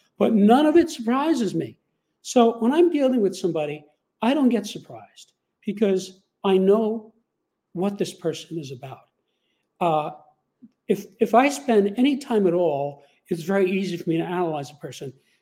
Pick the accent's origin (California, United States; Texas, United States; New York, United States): New York, United States; I knew him long before he ran for president in New York. I came from New York.